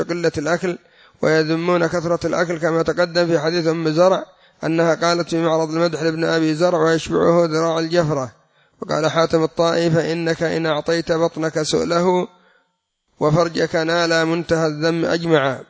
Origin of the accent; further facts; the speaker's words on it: Yemen; والمثل عندنا في اليمن يقول من تراخصت شركة ابتلاها الله بالمرق